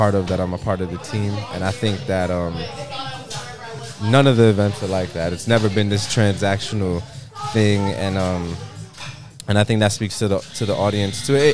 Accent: New York, United States; I'll preface it that I'm from Rockham, so whatever. Being from New York to me, I mean, it means a lot.

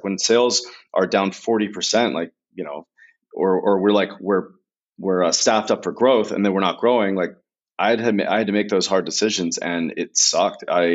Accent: United States; And my edge, obviously I'm American. So my edge comes from growing up in poverty

